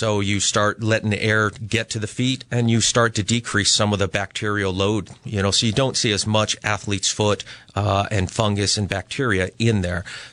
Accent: Massachusetts, United States; I am from here. I'm originally from Western Mass. So for me, this is coming home.

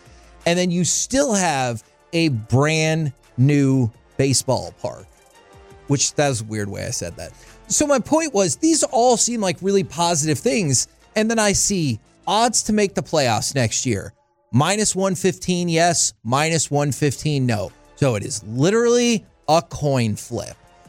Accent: Texas, United States; I was born and raised in the Metroplex, and I love the Rangers.

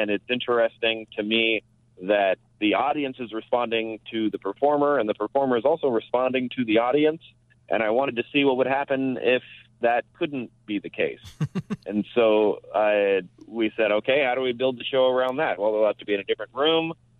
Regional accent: Moreno Valley, California, United States; I grew up in a town called Moreno Valley, which means Brown Valley, all right?

